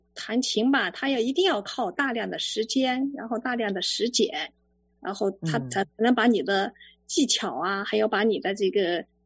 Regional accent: Kunming, Yunnan, China; also born or lived in Pu'er; 我是云南昆明的，然后我是出生在普洱， 然后考大学的时候，我就考到了昆明云南艺术学院学习古筝。

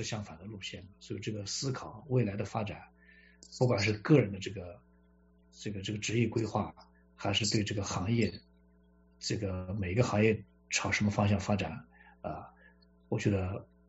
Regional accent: China; 而且我们作为中国人来说，我想这也是我几十年所做的

